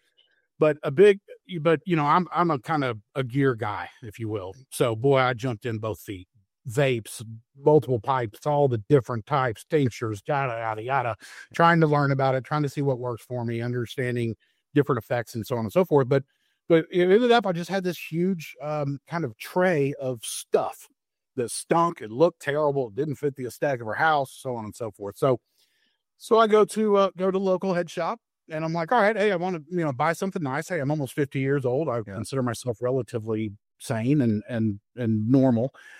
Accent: Texas, United States; now in Arkansas, United States; I'm also born and raised in Texas, live in Arkansas now, and so, you know, I come from a long line of Southern hospitality.

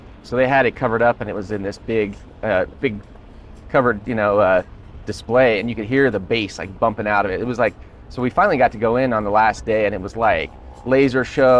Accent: Colorado, United States; I grew up in Colorado. My parents were school teachers, so I didn't have a big aviation background.

